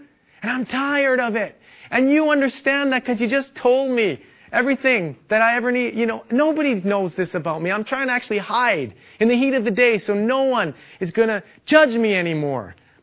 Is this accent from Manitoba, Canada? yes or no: yes; Glenlee, Manitoba, Canada; I grew up in Manitoba and it was cold in winter and I had an outdoor ice rink and we would skate whether it was minus 20 or minus 30 all Saturday. It was like hockey night in Glenlee, Manitoba.